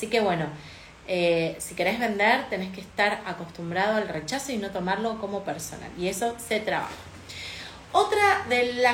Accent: Rosario, Santa Fe, Argentina; yo soy de Rosario y al lado del río

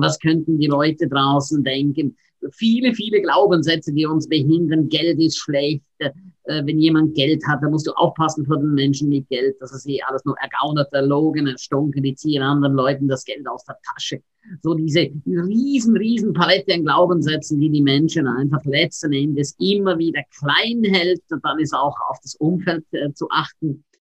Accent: St. Moritz, Graubünden, Switzerland; Ich bin aufgewachsen in St. Moritz.

